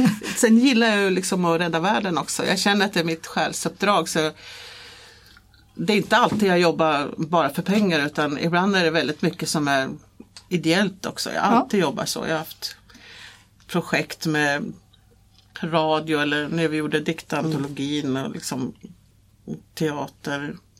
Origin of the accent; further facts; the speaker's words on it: Timrå, Västernorrland County, Sweden; moved away as an adult; now in Stockholm, Sweden; Jag kommer från Timrå. Så jag är fösklapp, det är ju mitten av Sverige ungefär. Och sen så flyttade jag ner till Stockholm 86 av ett ryck.